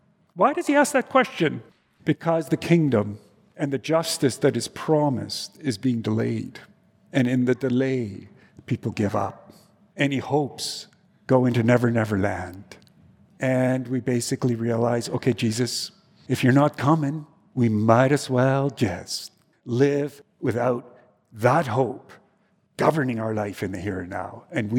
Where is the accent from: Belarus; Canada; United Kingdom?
Canada; I told him, I'm from Canada, and I'm in the theology department